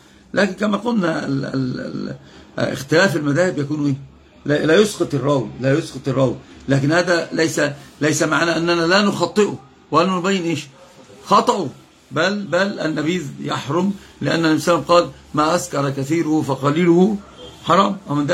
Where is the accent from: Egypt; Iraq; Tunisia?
Egypt; Upper Egypt; وأنا أيضا بكلمه باللغة العربية مش عارف أن أنا مصري، فهو شتمني، طلع لي الصعيدي اللي في دماغي